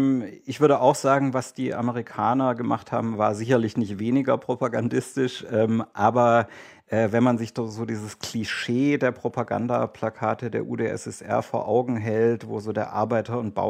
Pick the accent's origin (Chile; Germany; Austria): Germany; denn ich bin im Westen der Bundesrepublik aufgewachsen